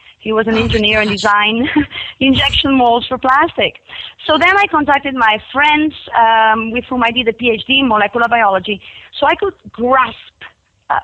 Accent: Delray Beach, Florida, United States; Yes, in Florida, in Delray Beach.

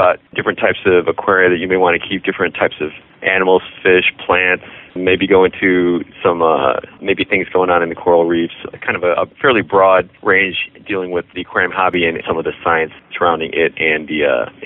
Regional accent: Chicago, Illinois, United States; I grew up in Chicago

